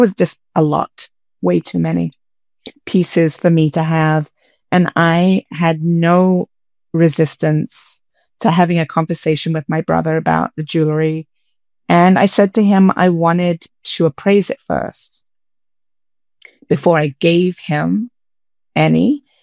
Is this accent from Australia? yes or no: no; London, United Kingdom; now in Minneapolis, United States; I live in the United States. I'm in the Twin Cities of Minneapolis and St. Paul, and I'm from London, England.